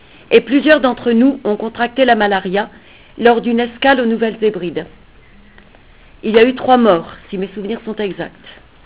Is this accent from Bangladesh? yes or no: no; Canala, New Caledonia; born there; je suis née à Canala, mais les hasards de la vie m'ont fait découvrir les hautes vallées de la Yenguéné, et c'est là que sont les miens, aujourd'hui.